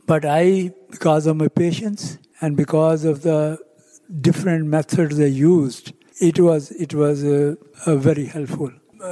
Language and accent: English; Pakistan; now in United States; Yeah, you see, when I came here to America from Pakistan, I had a very strong desire to promote cricket in America.